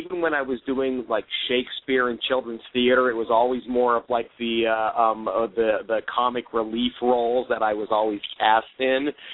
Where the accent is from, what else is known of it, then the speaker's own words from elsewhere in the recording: Cleveland, Ohio, United States; I grew up in Ohio. I'm from Cleveland, Ohio, and I was a theater major in college.